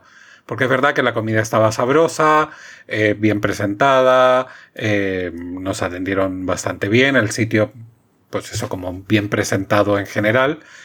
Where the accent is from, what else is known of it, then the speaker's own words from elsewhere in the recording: Chile; born there; yo nací en Chile tal, y se queda así como, eres chileno.